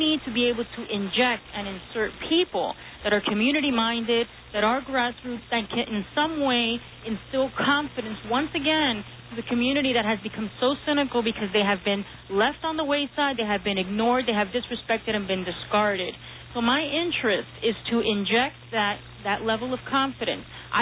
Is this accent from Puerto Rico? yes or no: yes; Puerto Rico; now in New York, United States; I came from Puerto Rico in 87, but I've been active since I came to the city.